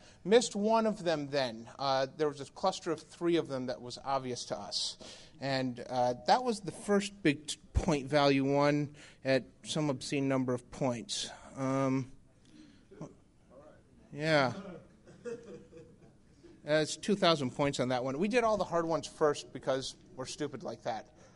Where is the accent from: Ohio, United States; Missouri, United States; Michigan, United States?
Michigan, United States; Lansing; I'm from Lansing. Detroit is not home for me.